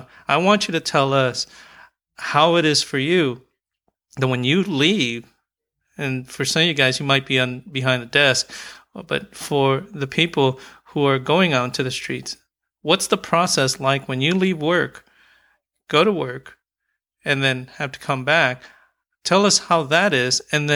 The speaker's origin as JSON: {"language": "English", "country": "Philippines"}